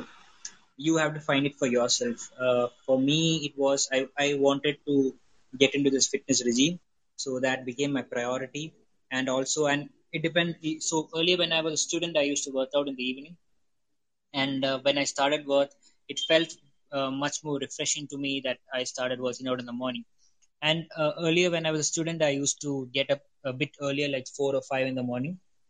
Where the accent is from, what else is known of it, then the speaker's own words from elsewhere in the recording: India; actually. I'm from India. I'm based out of India.